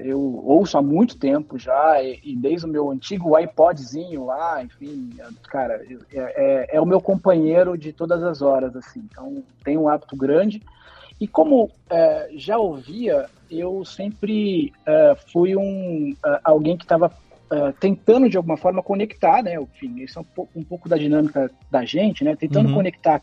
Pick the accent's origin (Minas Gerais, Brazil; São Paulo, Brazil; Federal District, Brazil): São Paulo, Brazil; Campinas; Eu sou de Campinas, cara.